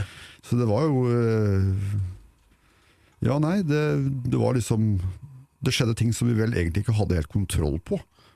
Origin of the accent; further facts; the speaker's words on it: Ål, Buskerud, Norway; så var jeg tilfelligvis hjemme på Ål for å gjøre siviltjeneste akkurat da, og jeg hadde jo flyttet ut, men var tilbake for å gjøre det